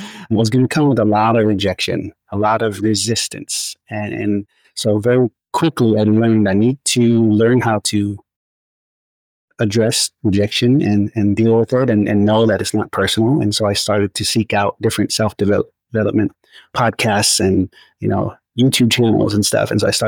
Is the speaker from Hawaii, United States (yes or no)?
yes; Hawaii, United States; moved away as an adult; now in San Diego, United States; Yeah, so I was born and raised in Hawaii. And as an adult, as I got into my 20s, I moved to San Diego.